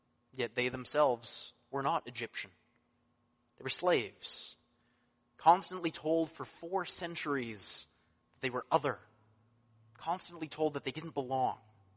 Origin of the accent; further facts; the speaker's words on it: British Columbia, Canada; we're Canadian, we're British Columbians, we're Canadian Reformed